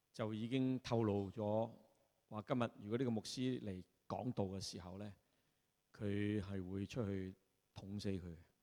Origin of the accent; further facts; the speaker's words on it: Hong Kong; 我哋香港人